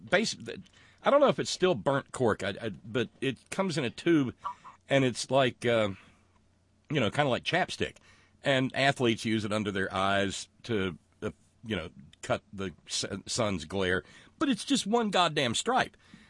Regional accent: Alabama, United States; But even growing up in Alabama, I don't recall anybody ever in the schools I went to doing blackface.

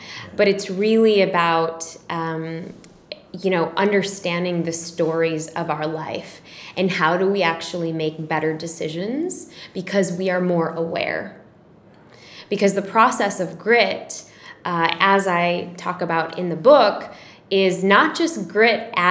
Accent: Chicago, Illinois, United States; I was born and raised in Chicago. I was city girl.

